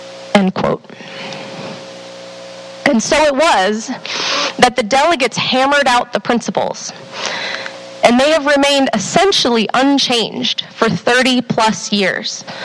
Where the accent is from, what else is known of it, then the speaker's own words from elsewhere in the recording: Texas, United States; I grew up in Texas, and that often meant attending Southern Baptist churches.